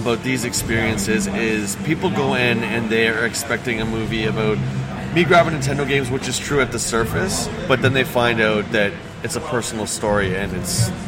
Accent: London, Ontario, Canada; I'm from London, Ontario, Canada, and... we met, actually, we grew up together

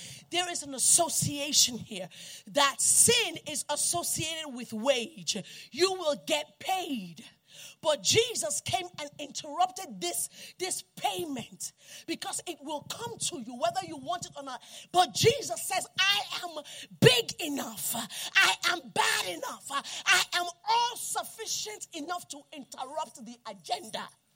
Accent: New York, United States; And they do it in New York too. I'm from New York.

